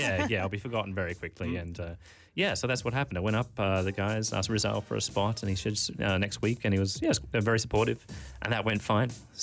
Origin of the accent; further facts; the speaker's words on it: Australia; And as an Australian, that's very difficult. It's the basis of our entire culture.